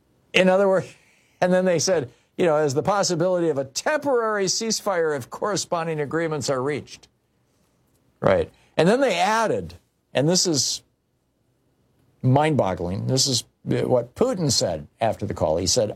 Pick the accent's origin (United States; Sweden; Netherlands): United States; Michigan; I mean, I mentioned earlier, I grew up in Michigan. We had tornadoes every single summer.